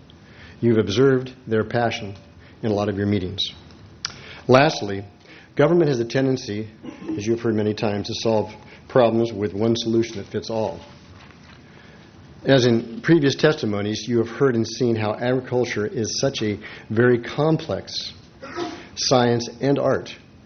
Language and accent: English; Salinas, California, United States; I'm from Salinas, California, part of a fifth-generation farming family located in the lower reaches of the Salinas Valley.